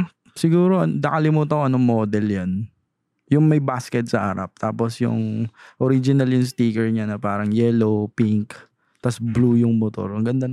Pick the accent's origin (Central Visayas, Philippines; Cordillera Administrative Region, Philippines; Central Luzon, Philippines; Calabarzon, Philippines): Calabarzon, Philippines; Taytay; Kasi syempre sa Taytay ako lumaki, di ba? Ang daming diyan, ang daming mga exotic na motor diyan sa Taytay.